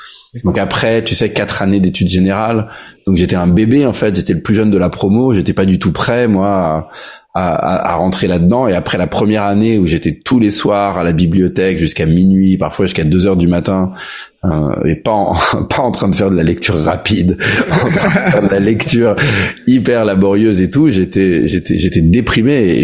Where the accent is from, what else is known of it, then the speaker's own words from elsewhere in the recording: France; j'ai grandi en France avec une maman française, un papa californien.